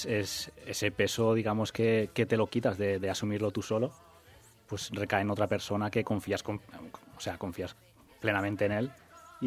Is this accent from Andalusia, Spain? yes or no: no; Benicarló, Valencian Community, Spain; yo soy de allí de Benicarló y allí hay tradición fallera, pero no tanto como aquí en Valencia.